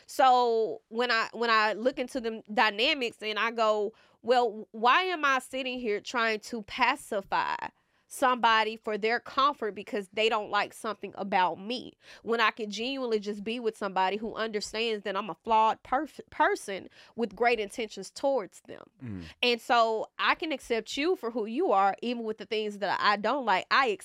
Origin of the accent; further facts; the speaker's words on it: Mississippi, United States; I'm from the country. I'm from the Delta.